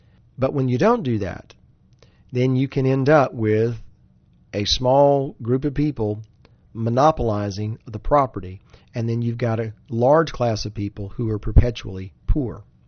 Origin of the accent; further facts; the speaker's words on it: United States; And so I'd like to point out here, as an American